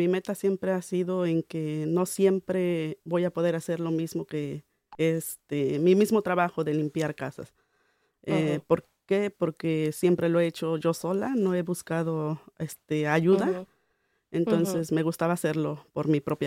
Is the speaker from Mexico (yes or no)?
yes; Puebla, Mexico; moved away; En sí yo no vivo en el centro de Puebla, sino a las afueras de... Sí, y más de donde yo vengo es el campo, la agricultura, todo eso, sí, ganadero.